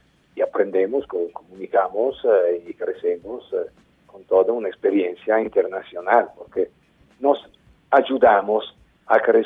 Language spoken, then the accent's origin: Spanish; Italy; Spanish is a second language; now in Colombia; yo soy italiano, ecco, el acento se entiende.